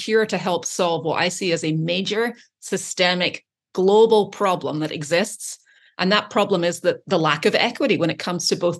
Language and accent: English; Scotland, United Kingdom; moved away as an adult; now in United States; I grew up in Scotland and I watched a ton of sports growing up.